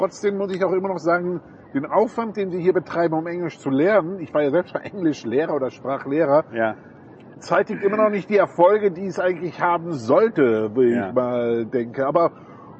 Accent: Bergheim, North Rhine-Westphalia, Germany; ich sage immer, ich komme aus Köln, ich komme aus einem Ort bei Köln.

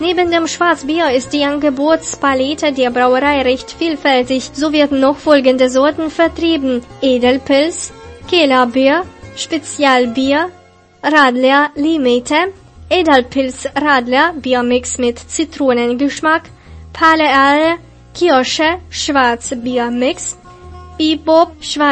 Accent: Gera, Thuringia, Germany; nördlich meiner Heimatstadt Gera.

